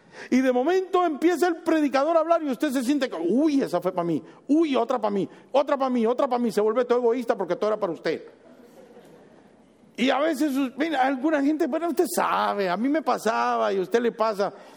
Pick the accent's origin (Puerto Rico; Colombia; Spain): Puerto Rico; En mi país, en Puerto Rico, dicen, pero si ese perro ya me mordió